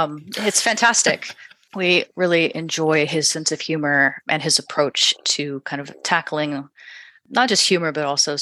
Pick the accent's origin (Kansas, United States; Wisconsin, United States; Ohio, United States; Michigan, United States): Kansas, United States; also born or lived in Texas; I hail originally from Kansas and studied at the University of Texas at Austin.